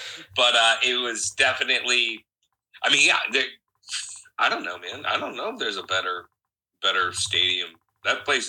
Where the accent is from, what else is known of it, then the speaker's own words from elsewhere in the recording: Midwest, United States; because I grew up in the Midwest, and it just reminds me of that.